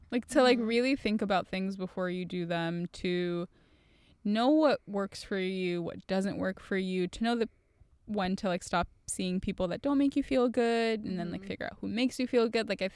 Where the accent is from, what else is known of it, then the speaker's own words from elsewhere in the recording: New York, United States; I'm a New Yorker.